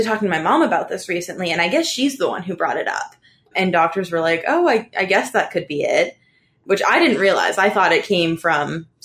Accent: New England, United States; now in Washington, United States; But beyond that, I grew up in New England. I now live in DC.

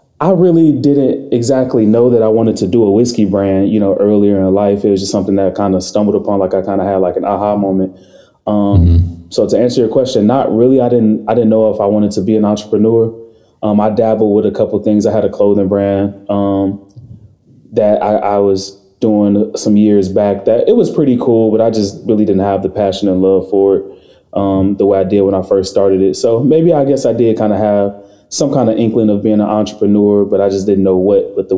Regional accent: Chicago, Illinois, United States; Well, I'm a Chicagoan through and through. Proudly represent the city whenever I get a chance.

